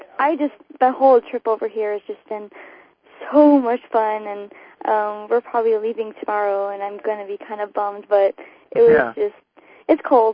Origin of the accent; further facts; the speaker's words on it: Hawaii, United States; We're from Hawaii.